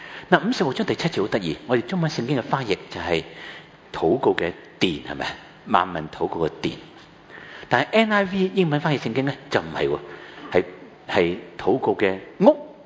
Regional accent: Hong Kong

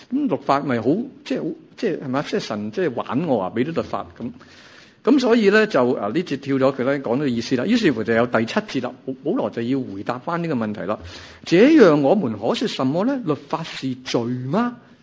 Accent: China; 即系我哋中国人嘅骄傲就系我能够做到个君子咯

